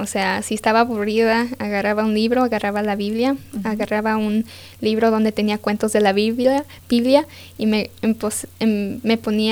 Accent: Colorado, United States; Bueno, yo soy aquí de Colorado, en Estados Unidos. Aquí nací, aquí crecí y aquí voy a seguir, primero Dios. Y pues sí, aquí vivo con mi familia, con mi mamá y mi papá y mis dos hermanos.

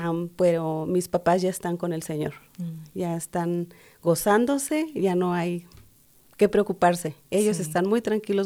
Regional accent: Mexico City, Mexico; now in Philadelphia, United States; Bueno, puedo decir que no soy de Chihuahua. Soy de la Ciudad de México.

